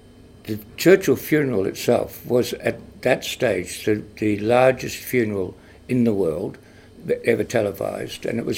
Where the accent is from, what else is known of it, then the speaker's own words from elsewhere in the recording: New Zealand; now in Sydney, Australia; I'm from New Zealand. I live in Australia, live in Sydney.